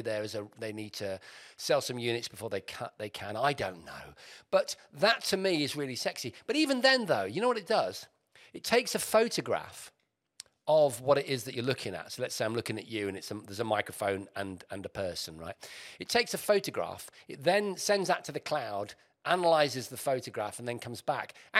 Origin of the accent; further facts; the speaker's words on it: West Midlands, United Kingdom; also born or lived in Bedfordshire; I was brought up in the Midlands. I was living as a young … in Worcestershire. And we moved.